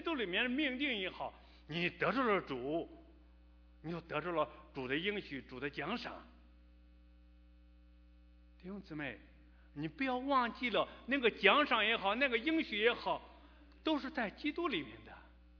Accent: China; 我们中国人也有一句古话说，好汉不提当年勇啊。

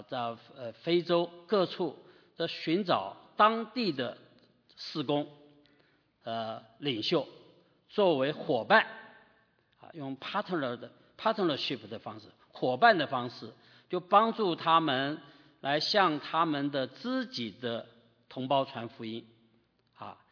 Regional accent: Taiwan; also born or lived in Nanjing, China; 我的父亲是安徽人，我母亲是南京人，我是在南京出生啊，两岁到台湾去的啊，所以你们可以大概知道我的年纪啊，所以1947年出生。1949年啊，到台湾去，在台湾成长啊，受教育啊。

